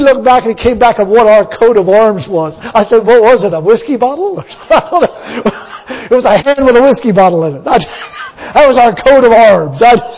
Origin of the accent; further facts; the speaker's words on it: United States; I never lived in Ireland in my life. If physically, I've lived in America. That's where I am. I'm an American. I ain't an Irishman.